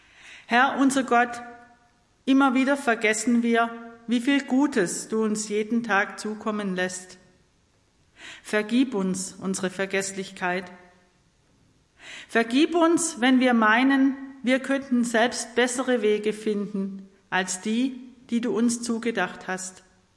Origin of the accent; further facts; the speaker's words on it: Edelweiler, Baden-Württemberg, Germany; ich komme aus Edelweiler